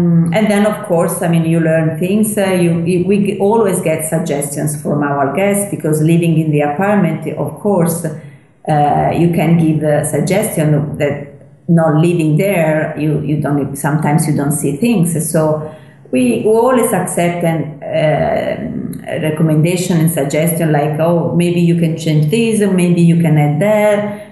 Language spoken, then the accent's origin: English; Florence, Tuscany, Italy; I'm born and raised in Florence.